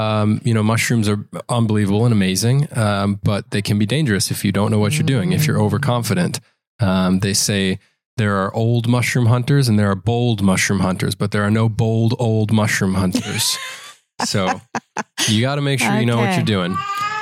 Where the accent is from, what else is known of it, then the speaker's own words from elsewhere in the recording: Michigan, United States; But it's something that I grew up doing in Northern Michigan where I grew up.